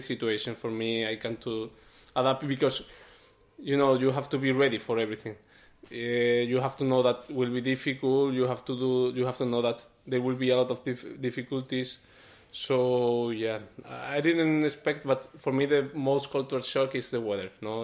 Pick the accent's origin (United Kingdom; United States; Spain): Spain; English is a second language; maybe you are from Austria, you are from Romania, I'm from Spain